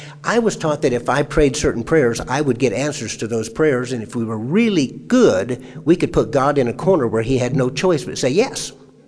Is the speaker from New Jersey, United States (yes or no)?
no; Minnesota, United States; also born or lived in Omaha / Alaska; After we had moved to from where I was born in Omaha, and after we had gone to Alaska, we came back to a place called Minnesota, to a city in Minnesota, and that's where the farm was.